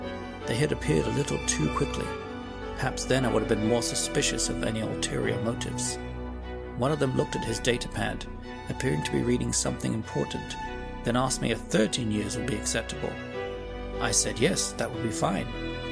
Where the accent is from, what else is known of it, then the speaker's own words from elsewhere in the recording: England, United Kingdom; Being English, since I was a young boy, I have always been absolutely fascinated by historical items.